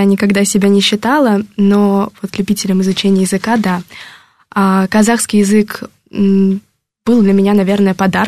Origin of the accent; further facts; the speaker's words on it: Crimea, Ukraine; У меня в запасе имеется украинский язык, потому что я сама из Крыма, и какое-то время мы учили его в школе.